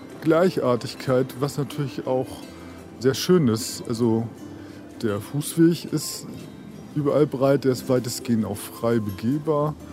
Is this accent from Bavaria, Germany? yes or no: no; Hamburg, Germany; now in Oldenburg, Germany; Ich bin in Hamburg aufgewachsen und seit 35 Jahren in Oldenburg.